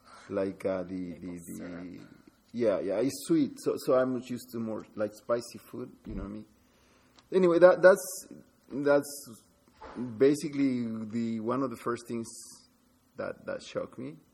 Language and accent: English; Mexico City, Mexico; now in Portland, United States; Yes, I was born in Mexico City.